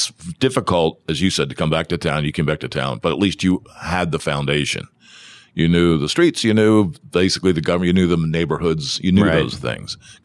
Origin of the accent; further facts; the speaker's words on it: Pennsylvania, United States; I mean, I grew up outside Philadelphia, so I knew those politics.